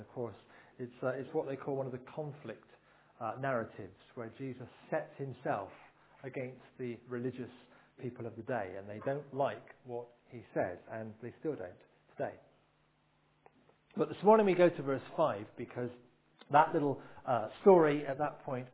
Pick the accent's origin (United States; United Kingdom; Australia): United Kingdom; Bristol, South West England; Now, I come, as most of you know, from Bristol. My accent probably betrays it.